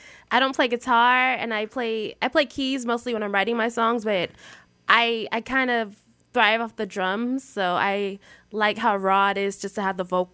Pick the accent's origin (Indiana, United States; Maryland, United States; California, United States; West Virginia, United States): California, United States; San Pedro; now in Long Beach, United States; San Pedro.